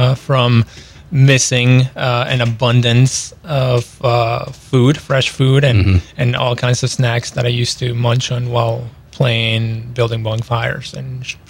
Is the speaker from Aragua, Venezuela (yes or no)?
no; Caracas, Miranda, Venezuela; Well, I'm originally from Venezuela. Grew up in Venezuela in the outskirts of Caracas, actually state Miranda. Grew up in the remains of an attempt to build a sustainable community by my dad